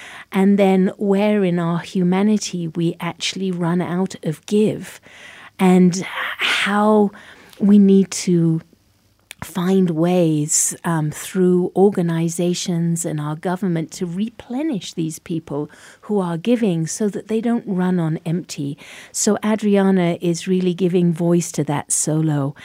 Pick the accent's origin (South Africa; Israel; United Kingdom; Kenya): United Kingdom; I don't know if it's because we're both British